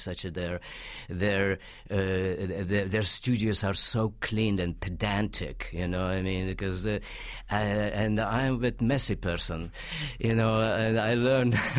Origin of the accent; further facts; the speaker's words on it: Russia; Well, I grew up in Russia.